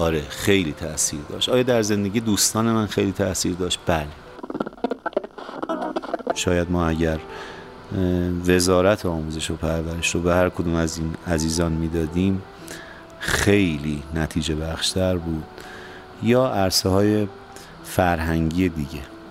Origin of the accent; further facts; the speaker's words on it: Kermanshah, Iran; من سالهای ابتدایی و کودکیم رو در کرمانشاه بودم، مصادف با جنگ بود